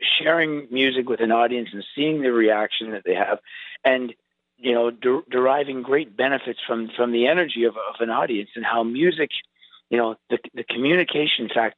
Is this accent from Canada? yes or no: yes; Canada; I'm a Canadian, so I'm the foreigner in the band